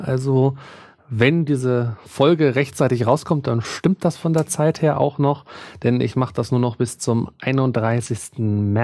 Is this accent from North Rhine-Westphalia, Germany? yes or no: no; Schleswig-Holstein, Germany; born there; now in Munich, Germany; gebürtiger Schleswig-Holsteiner, inzwischen in München verortet